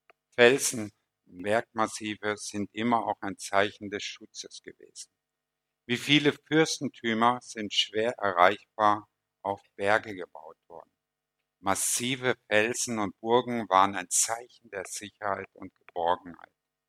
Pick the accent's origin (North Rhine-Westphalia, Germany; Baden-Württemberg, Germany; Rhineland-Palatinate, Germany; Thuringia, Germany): North Rhine-Westphalia, Germany; Essen; also born or lived in Izmir; now in Turkey; Ich bin sehr lange, ich komme ursprünglich aus Essen, ist ja mehr oder weniger schon eine Großstadt. Und dann nach Izmir gezogen, Millionenstadt, 4, 5 Millionen Einwohner. Und wir haben sogar die letzten Jahre, bevor wir rüberkamen, 6 Jahre direkt am Meer gewohnt.